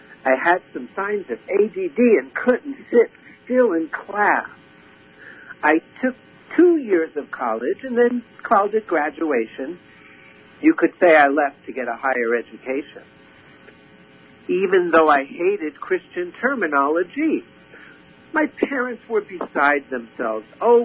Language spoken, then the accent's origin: English; Brooklyn, New York, United States; born there; I was born in Brooklyn, New York, and as a young man, I dreamed of becoming a firefighter, a doctor, an ice cream salesman.